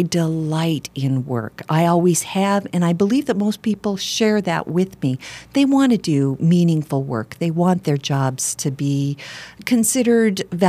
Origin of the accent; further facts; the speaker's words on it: Nebraska, United States; Basically, I come from very humble roots. I grew up in Nebraska.